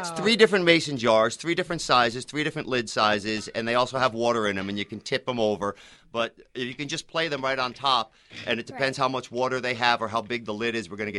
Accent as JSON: {"language": "English", "town": "Bronx", "region": "New York", "country": "United States", "tie": "born or raised there", "said": "It was my favorite record, and it was growing up in the Bronx."}